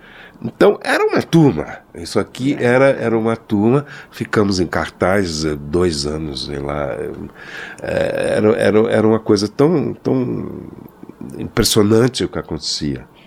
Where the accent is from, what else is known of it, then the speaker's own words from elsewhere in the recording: São Paulo, Brazil; now in Rio de Janeiro, Brazil; Nós somos de São Paulo, quer dizer, somos paulistanos, morando no Rio já há muito mais tempo que do que vivemos em São Paulo